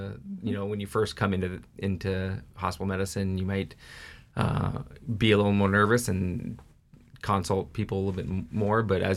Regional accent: Fairbanks, Alaska, United States; I grew up in Fairbanks, North Pole area.

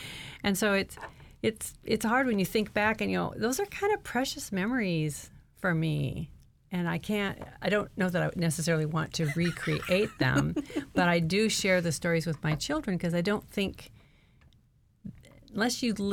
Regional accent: Anchorage, Alaska, United States; Well, I grew up in Anchorage, and so in the 50s and 60s, fresh fruit or fresh vegetables were a rarity.

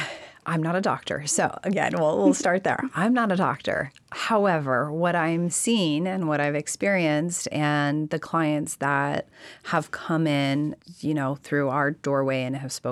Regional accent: Alaska, United States; Growing up in Alaska, I'm not one that loves cold water, so kind of stay away from those.

